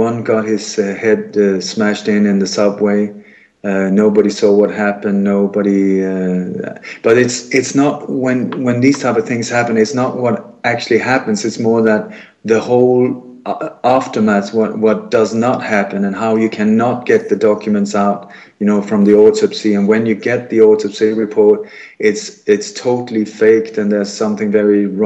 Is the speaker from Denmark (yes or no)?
yes; Denmark; I was born in Denmark. I come from a family where my family was deeply involved in the resistance movement during the Nazi occupation here in Denmark.